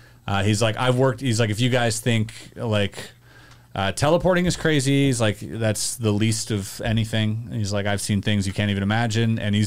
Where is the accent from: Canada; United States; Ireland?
Canada; as a Canadian, it's funny.